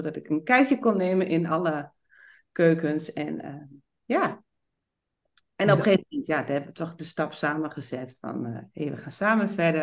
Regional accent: Enschede, Overijssel, Netherlands; Ik kom uit Enschede, ik woon in Enschede

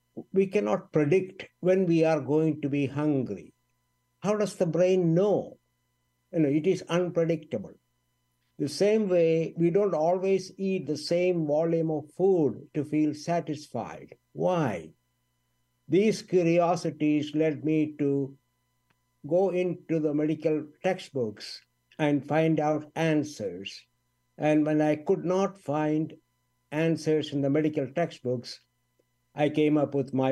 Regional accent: India; I grew up in India

